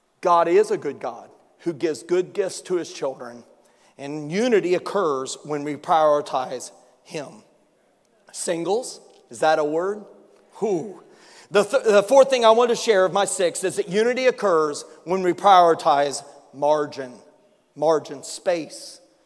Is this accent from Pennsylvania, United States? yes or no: no; Indiana, United States; I grew up in Indiana, and in the wintertime, it's frozen ground.